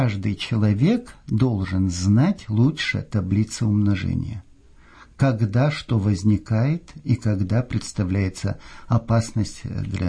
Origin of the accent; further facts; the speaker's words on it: Estonia; Я вырос в Эстонии